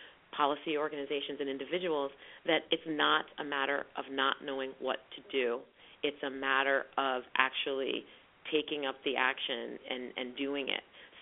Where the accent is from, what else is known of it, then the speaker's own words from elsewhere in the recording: New England, United States; I grew up in New England with, you know, really hearty and amazing parents.